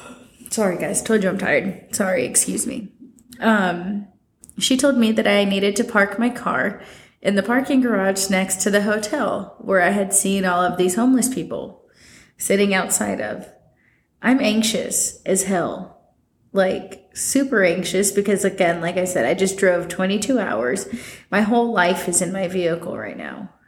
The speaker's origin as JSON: {"language": "English", "region": "California", "country": "United States", "tie": "born there", "also_born_or_lived": "Alabama", "said": "I had just moved here from Alabama, but that I was born in California."}